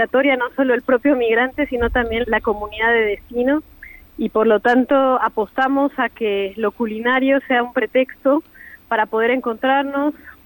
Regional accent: Montevideo, Uruguay; reivindicamos que ante todo somos montevideanas, ¿no?

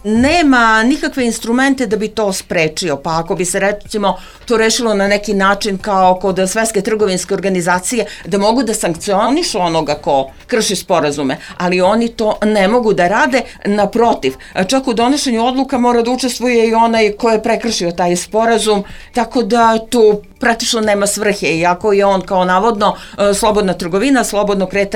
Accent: Kosovo; moved away; Ja sam inače sa Kosova, rođena sam tamo, živala sam tamo do 99. godine

